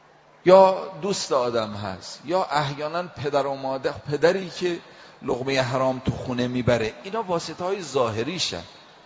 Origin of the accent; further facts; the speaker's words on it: Isfahan, Iran; آقا ما از اصفهان اومدیم اینجا بتونیم نورانیت بیشتری کسب بکنیم